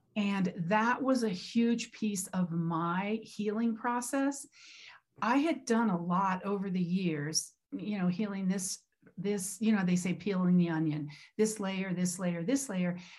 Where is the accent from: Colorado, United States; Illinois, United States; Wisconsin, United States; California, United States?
Colorado, United States; Boulder; What brought me out here a few years ago was returning to my hometown, because I grew up mostly in Boulder, and then I had lived away for all of my adult life